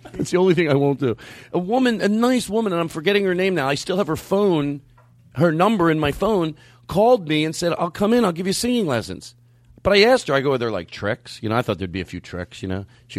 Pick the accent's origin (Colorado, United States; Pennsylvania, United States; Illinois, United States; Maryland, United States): Pennsylvania, United States; Philadelphia; I grew up in Philadelphia, and I'm actually a pretty good driver in the snow.